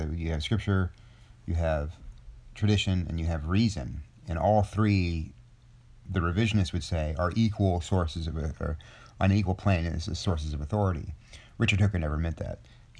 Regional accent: Nigeria; We're Nigerian. We're part of that province.

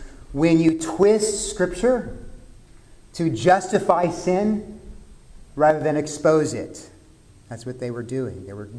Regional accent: Texas, United States; I'm from Texas, and I can remember a bit of this when I was a kid

